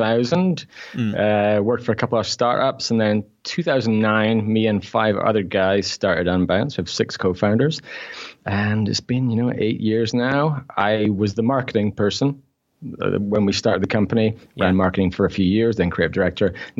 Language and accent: English; Scotland, United Kingdom; also born or lived in North East England; But yeah, so technically a Geordie, but I grew up in Scotland.